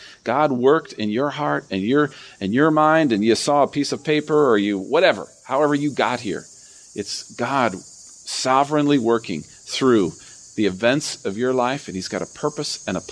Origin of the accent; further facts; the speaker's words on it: Rockford, Illinois, United States; I grew up in Rockford, so I'm a loyal Bears fan.